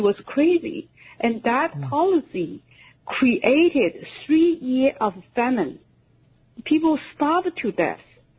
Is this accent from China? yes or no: yes; China; I grew up in China.